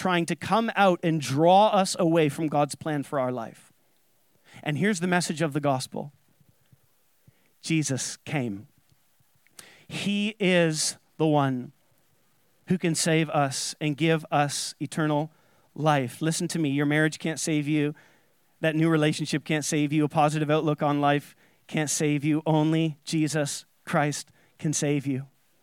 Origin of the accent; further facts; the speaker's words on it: Ontario, Canada; I was born in the Niagara region, and I've been here for my whole life.